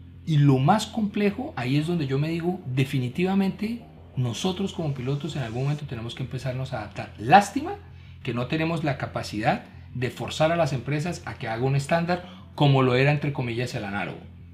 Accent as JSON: {"language": "Spanish", "country": "Colombia", "said": "En Colombia, mira, yo soy colombiano y en Colombia decimos"}